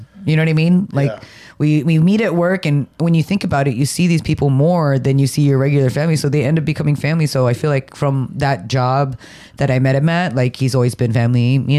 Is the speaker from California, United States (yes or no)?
yes; Antioch, California, United States; I grew up in Antioch.